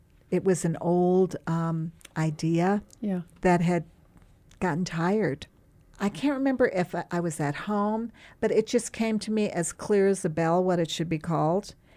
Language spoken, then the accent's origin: English; Minnesota, United States; And I was from Minnesota. I'd seen a lot of snow, but not like that.